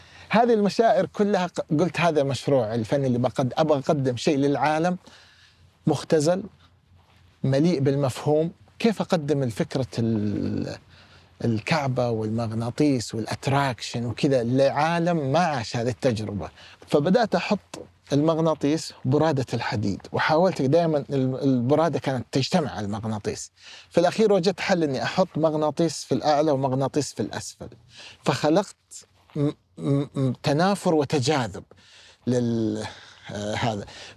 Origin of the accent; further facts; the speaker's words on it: Asir, Saudi Arabia; لو أنا لو قابلت نفسي وأنا صغير في قريتي في عسير